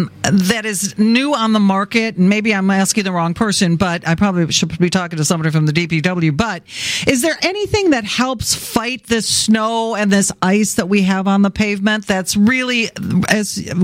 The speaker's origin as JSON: {"language": "English", "town": "Beloit", "region": "Wisconsin", "country": "United States", "tie": "born or raised there", "said": "I mean, we grew up in the same town. We're from Beloit, Wisconsin, and I knew her family very, very well."}